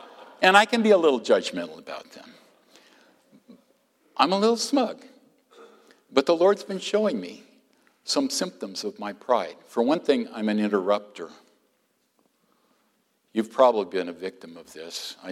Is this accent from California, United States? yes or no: yes; California, United States; He's Californian, I'm a Californian, but I don't get any credit for that.